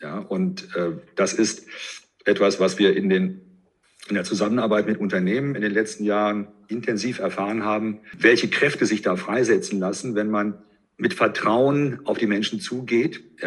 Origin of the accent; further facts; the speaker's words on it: western Germany, Germany; now in Berlin, Germany; Ich komme ja selber aus dem Westteil Deutschlands. Ich lebe zwar jetzt in Berlin, aber das ist nach wie vor noch meine Heimat.